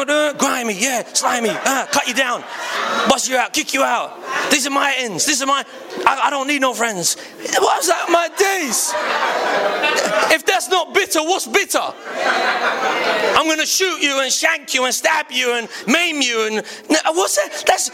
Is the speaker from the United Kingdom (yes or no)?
yes; London, United Kingdom; I talk the way I talk. Born and raised in South London my whole life. I'm not ashamed of that.